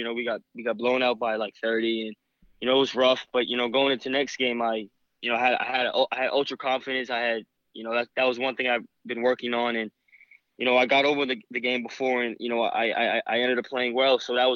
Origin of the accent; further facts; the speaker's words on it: East Coast, United States; I'm from the East Coast. You know, it's normal.